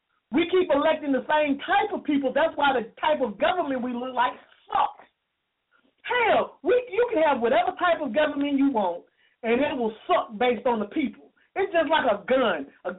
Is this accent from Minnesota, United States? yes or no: no; Georgia, United States; I grew up in DeKalb County, and all I can ever remember is the CEO system because Manuel Maloof instituted it.